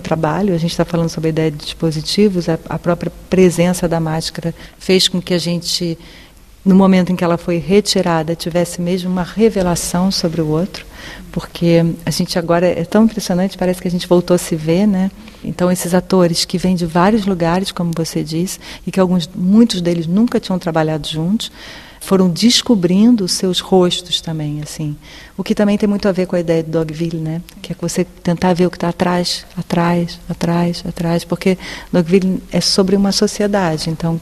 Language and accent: Portuguese; Brazil; para mim, assim como brasileira